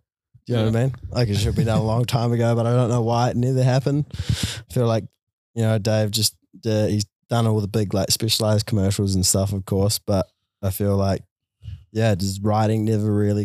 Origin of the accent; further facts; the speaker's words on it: New Zealand; I guess maybe it's because I'm from New Zealand and he's like close to New Zealand, so it's relatable to me.